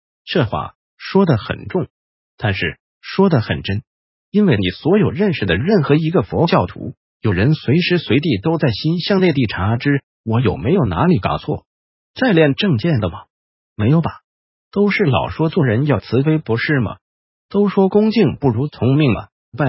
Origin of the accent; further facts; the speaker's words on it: Taiwan; 我们台湾叫不要生气的广告贴满整条街呢